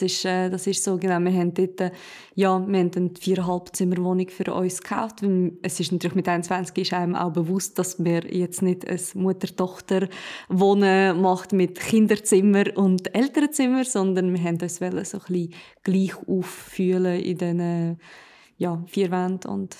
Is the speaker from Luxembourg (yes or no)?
no; Switzerland; Und ich bin auf einem Bauernhof aufgewachsen hier in der Schweiz.